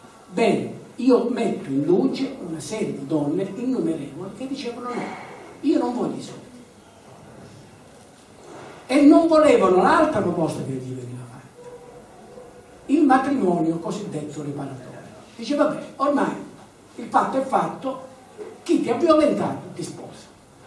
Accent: Calabria, Italy; Io sono calabrese come voi.

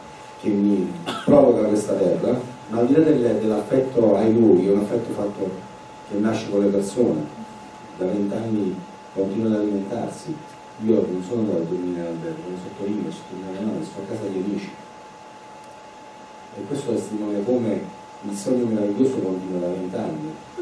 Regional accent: Campania, Italy; io provengo dalla Campania, quindi siamo già in una regione dove è piena di bello, ma non te ne accorgi

